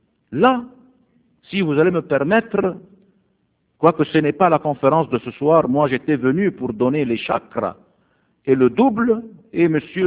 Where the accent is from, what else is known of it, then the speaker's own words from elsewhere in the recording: Egypt; Chez nous, en Égypte